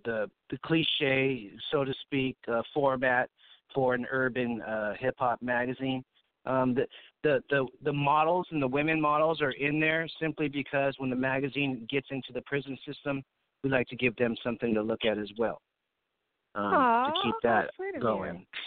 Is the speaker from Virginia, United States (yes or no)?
no; Pittsburg, California, United States; I grew up in the Bay Area, Pittsburgh, California, to be exact, home of … rest in peace.